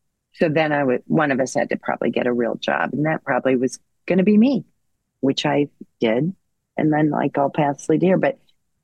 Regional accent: Indianapolis, Indiana, United States; Well, I mean, it was never said, but I am from Indianapolis, Indiana.

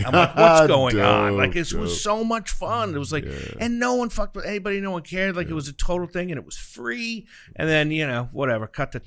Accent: Rhode Island, United States; And here I am from Rhode Island.

